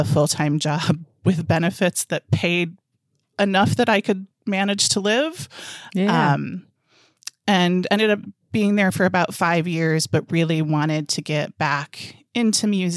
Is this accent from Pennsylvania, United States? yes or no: no; Michigan, United States; So I grew up in Southern Michigan and went to Michigan State University